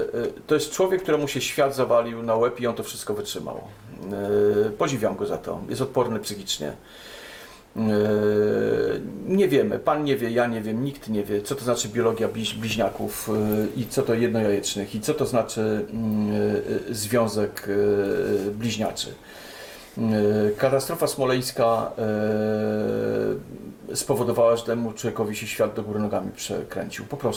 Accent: Warsaw, Masovian Voivodeship, Poland; Może dlatego, że jestem warszawiakiem, rodzinę mam z Warszawy, z Mazowsza.

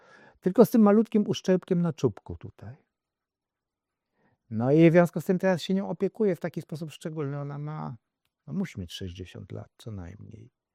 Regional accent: Kraków, Lesser Poland, Poland; Ja pamiętam jako dziecko w domu katastrofę. W domu w Krakowie.

